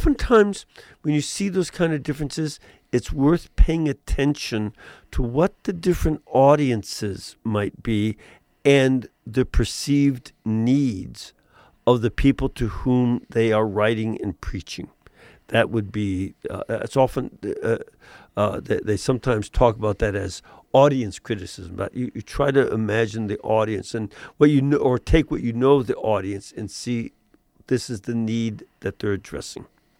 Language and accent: English; Chicago, Illinois, United States; think about Chicago, my hometown.